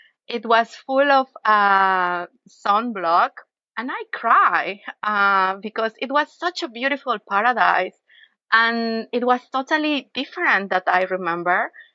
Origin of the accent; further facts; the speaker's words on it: Mexico City, Mexico; English is a second language; I'm originally from Mexico City. It's a huge city. But my parents, they were divers. So I spent my childhood diving with them.